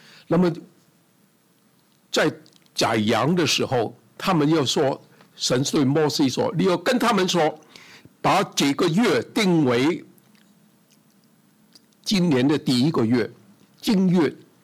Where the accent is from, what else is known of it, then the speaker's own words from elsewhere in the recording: China; 就是好像我们中国人过年贴红纸一样，贴这个飞春